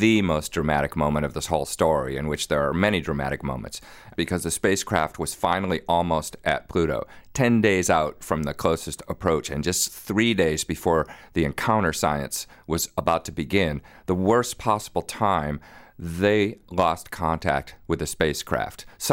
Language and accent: English; United States; As an American, I'm proud of him.